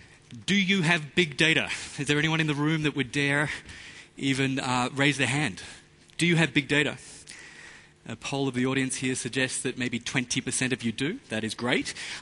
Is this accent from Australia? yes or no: yes; Australia; accent: American; I'm co-presenting with Saptak Sen here. Accent's American. Actually, I'm Australian. I spent a little too much time in America.